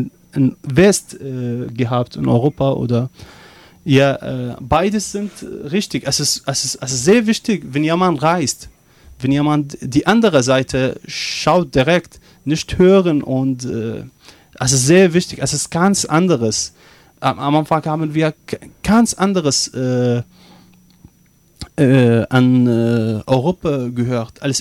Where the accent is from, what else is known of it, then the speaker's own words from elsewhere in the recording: Iraq; German is a second language; Zum Beispiel, ich komme aus dem Irak.